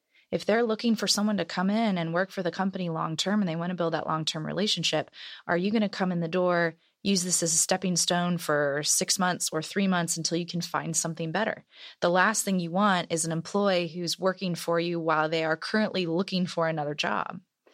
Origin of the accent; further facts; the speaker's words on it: Kentucky, United States; I grew up in Kentucky and I had to leave for a while, but now I'm back and this is what I love about Kentucky.